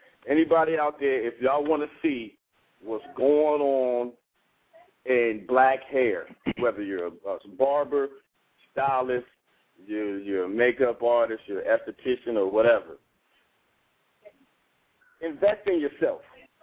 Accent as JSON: {"language": "English", "town": "Columbus", "region": "Ohio", "country": "United States", "said": "I'm from Columbus, Ohio."}